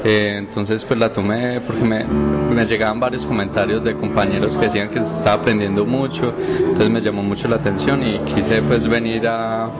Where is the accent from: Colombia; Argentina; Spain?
Colombia; Medellín, Antioquia; Soy de acá, de Medellín.